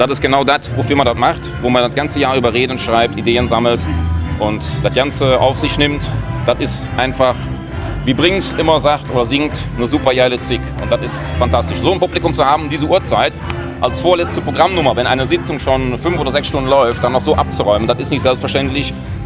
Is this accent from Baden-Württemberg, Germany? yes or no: no; Engelskirchen, North Rhine-Westphalia, Germany; Sehr berüchtigt, das Festzelt in Engelskirchen, 1500 Leute, meine Heimat, aber schön.